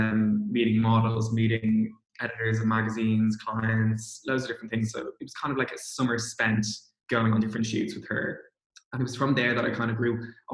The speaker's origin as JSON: {"language": "English", "town": "Kildare", "region": "Leinster", "country": "Ireland", "said": "So I'm from Kildare, so it was never like a big issue for me to like commute in."}